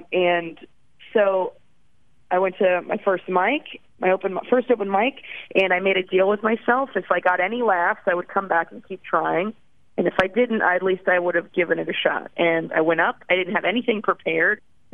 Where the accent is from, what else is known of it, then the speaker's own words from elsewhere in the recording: Orlando, Florida, United States; born there; I was born in Florida, in Orlando